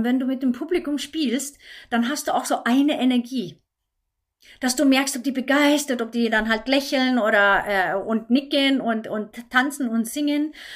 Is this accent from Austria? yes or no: no; Sweden; German is a second language; Ich komme ja aus Schweden, wie man am Anfang gehört hat.